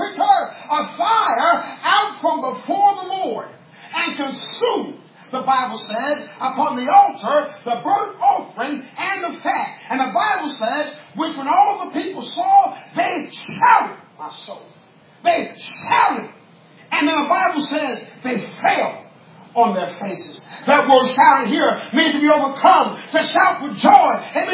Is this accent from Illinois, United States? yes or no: yes; Chicago, Illinois, United States; I'm from the city. I'm from Chicago, West Side.